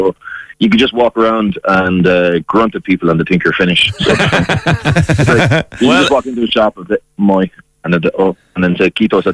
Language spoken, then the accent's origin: English; Kilkenny, Leinster, Ireland; accent: Kilkenny; They don't need me with my lovely Kilkenny accent teaching them English.